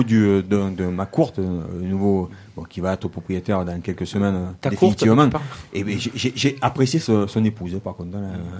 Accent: Barbantane, Provence-Alpes-Côte d'Azur, France; born there; le village où je suis né, à Barbantane.

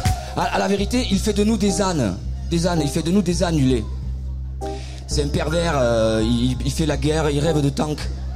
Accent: Montpellier, Occitanie, France; En fait, moi je viens de Montpellier

